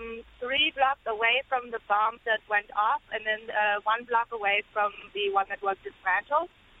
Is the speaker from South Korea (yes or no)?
no; Germany; English is a second language; now in New York City, United States; because I'm comparing it to Germany, and I'm from Germany originally.